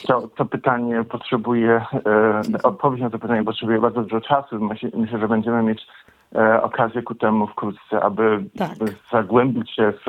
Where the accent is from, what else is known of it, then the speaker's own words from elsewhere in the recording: Kraków, Lesser Poland, Poland; moved away; Tak, ja mentalnie nigdy, myślę, nie wyjechałem z Krakowa.